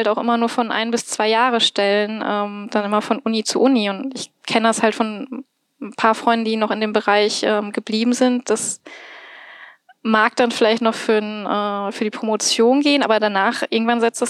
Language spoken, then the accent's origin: German; Bochum, North Rhine-Westphalia, Germany; Ursprünglich komme ich aus Bochum.